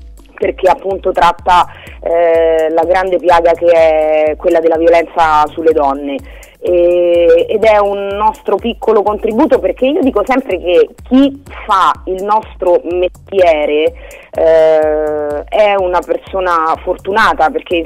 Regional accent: Rome, Lazio, Italy; accent: Roman; io il romano, essendo romana

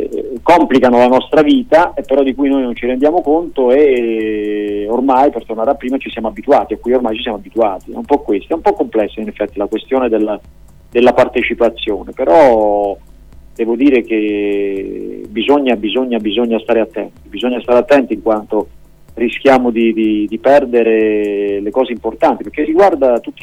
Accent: Campania, Italy; moved away as an adult; da campano, di origini, ora vivo in Toscana dai tempi dell'università

